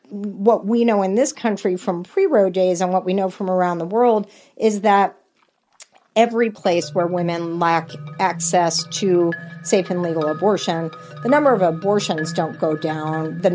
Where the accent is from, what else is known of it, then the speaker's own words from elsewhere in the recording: Texas, United States; But I'm from Texas, and I will tell you